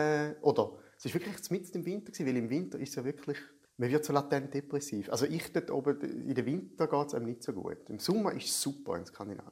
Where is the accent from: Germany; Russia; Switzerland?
Switzerland; Thurgau; also born or lived in Schaffhausen; die ersten 11 Jahre von meinem Leben habe ich im Thurgau gewohnt, also in Schlattingen. Schlattingen ist aber, es ist eigentlich nur geografisch, Thurgau mental ist es Schaffhausen. Also so drum, ich sehe mich eigentlich immer so als Schaffhauser Aszendent Thurgauer.